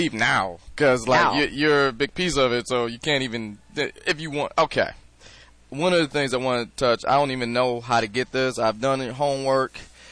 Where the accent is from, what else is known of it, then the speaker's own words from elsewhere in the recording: Detroit, Michigan, United States; Second, you throw out that D, hey, where you from? I'm from Detroit.